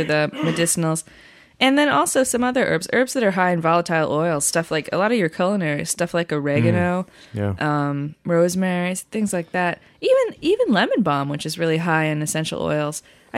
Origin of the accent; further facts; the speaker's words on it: New England, United States; That's because we're from New England.